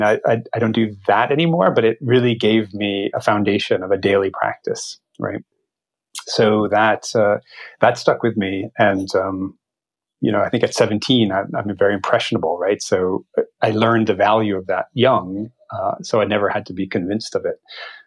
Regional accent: Vermont, United States; I grew up in Vermont, nice. But not on a farm, right?

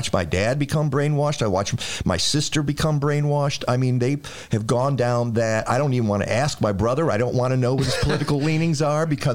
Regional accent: Michigan, United States; my nickname for my home state is Milichigan.

